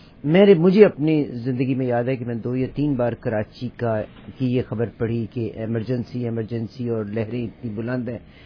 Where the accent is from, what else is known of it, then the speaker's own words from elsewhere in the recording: Punjab, Pakistan; تو ہم تو پنجاب کے رہنے والے تھے